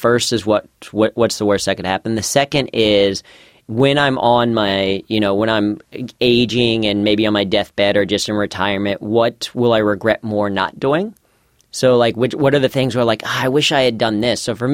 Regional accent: Mason, Ohio, United States; now in New York, United States; So I grew up in Mason, Ohio, and went to Princeton High School.

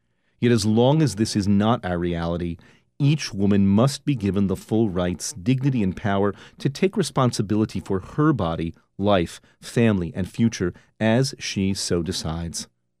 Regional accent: United States; As an American, I believe firmly that the separation of church and state and freedom of religion are non-negotiable.

